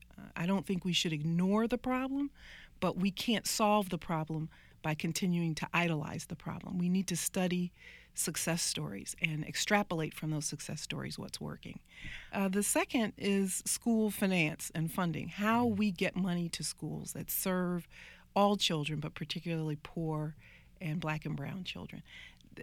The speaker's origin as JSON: {"language": "English", "town": "Toledo", "region": "Ohio", "country": "United States", "tie": "born or raised there", "also_born_or_lived": "Washington, D.C.", "said": "moved to Toledo, Ohio, which is where I grew up and where I really call home. Though I was born here in Washington, D.C. at Providence Hospital, Toledo, Ohio is home."}